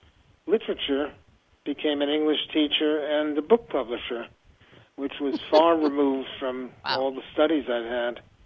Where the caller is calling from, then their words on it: New York City, New York, United States; also born or lived in Woodstock; Oh, I'm calling from New York City, Karen. Yes, right in the middle of it. But I have lived in Woodstock, New York, for the previous 20 years.